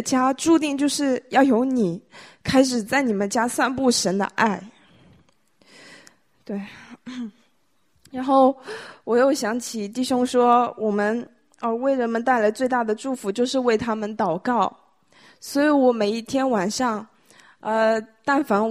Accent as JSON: {"language": "Chinese", "town": "Shenzhen", "region": "Guangdong", "country": "China"}